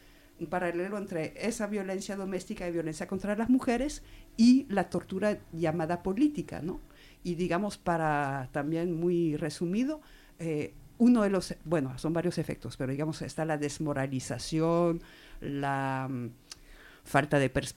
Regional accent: France; Bueno, yo como francesa me parece importante decirlo

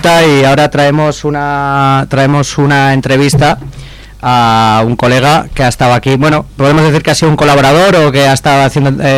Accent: San Sebastián, Basque Country, Spain; tengo 31 años y soy de Donosti. Me tienen preso en la cárcel de Daroca, Zaragoza.

